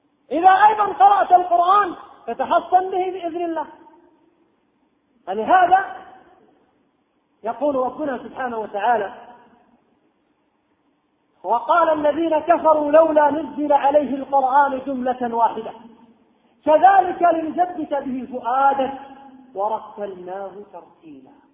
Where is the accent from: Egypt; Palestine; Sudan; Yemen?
Yemen; عندنا في اليمن بحمد الله دور حديث كثيرة